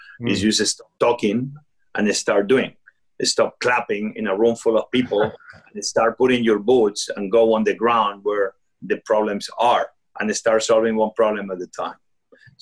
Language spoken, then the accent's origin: English; Spain; So my life was like any other boy growing up in Spain, middle class. My mom, my dad, they were nurses.